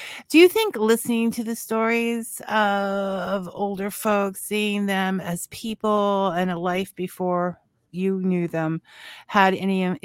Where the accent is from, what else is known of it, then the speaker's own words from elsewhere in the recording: Ireland; I'm Irish